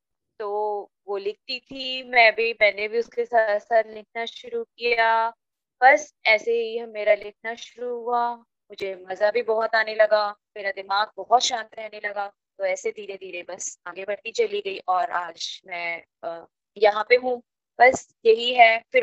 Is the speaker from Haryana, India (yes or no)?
yes; Faridabad, Haryana, India; now in Dehradun, India; मैं अभी 2 साल पहले ही यहाँ शिफ्ट हुई हूँ। मैं फरीदाबाद से बिलोंग करती हूँ वैसे तो। हाँ, मैं 22 इयर्स रही फरीदाबाद में